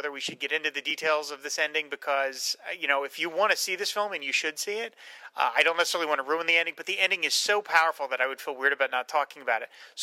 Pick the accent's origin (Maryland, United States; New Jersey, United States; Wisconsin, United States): New Jersey, United States; So I was very proud of my home state that they refused to extradite him. New Jersey represent